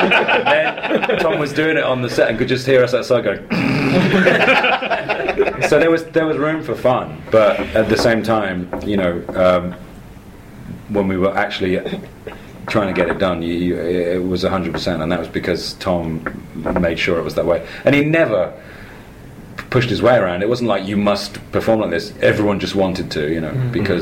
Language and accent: English; United Kingdom; being British and Benji being British as well, I got to add a little bit of the sort of minutiae of the lines.